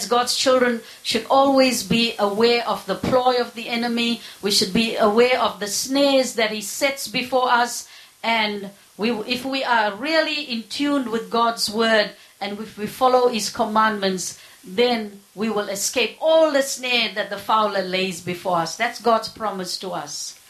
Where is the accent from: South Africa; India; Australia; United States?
South Africa; I come from South Africa, and it's sad when I go back there.